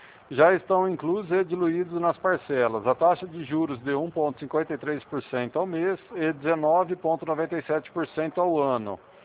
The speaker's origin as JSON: {"language": "Portuguese", "town": "Pirassununga", "region": "São Paulo", "country": "Brazil", "said": "Eu sou de Pirassununga mesmo"}